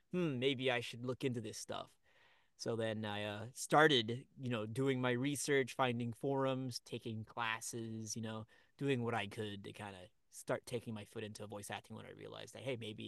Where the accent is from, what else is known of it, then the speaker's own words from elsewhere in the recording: Miami, Florida, United States; also born or lived in Brooklyn, United States; So I grew up in Miami, Florida. So that's where I did all my schooling. I was born in Brooklyn, but grew up for the most part in Miami.